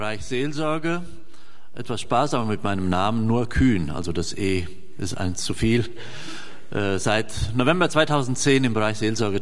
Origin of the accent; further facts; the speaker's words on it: Hesse, Germany; born there; Sie haben gemerkt, ich bin nicht in Solingen geboren, sondern in Mittelhessen. Jede Silbe verrät das eigentlich.